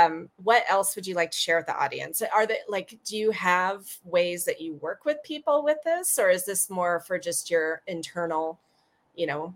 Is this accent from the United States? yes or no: yes; Pacific Northwest, United States; I'm from the Northwest, like you, where you live now. So Mount Baker, all the way down to Mount Shasta, they get the spaceship clouds.